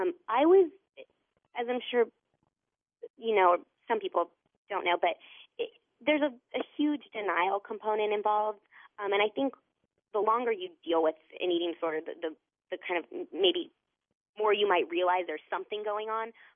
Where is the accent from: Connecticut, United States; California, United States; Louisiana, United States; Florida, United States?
Florida, United States; Jacksonville; I'm from Jacksonville.